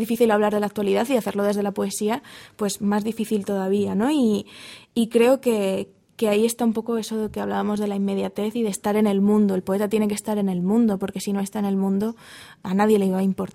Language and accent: Spanish; Spain; Yo soy muy, muy española en ese sentido.